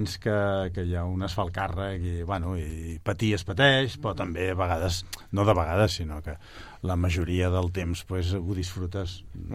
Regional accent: Sabadell, Catalonia, Spain; born there; soc nascut a Sabadell... i de pares també d'aquí. Mentida, de pare de Sabadell i de mare emigrant de valenciana.

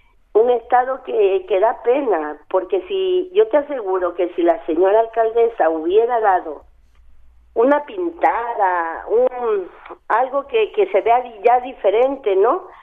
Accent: Ecuador; yo de mi gente ecuatoriana, soy ecuatoriana

